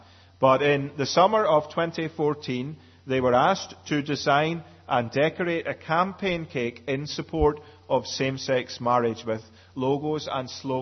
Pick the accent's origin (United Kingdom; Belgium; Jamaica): United Kingdom; Scotland; born there; And I'm a Scotsman by birth, so you don't get things free from a Scotsman very often.